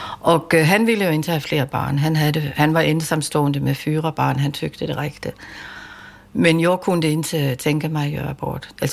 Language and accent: Swedish; Denmark; Det handlade om att jag var dansk och naiv och dum och vacker, tror jag.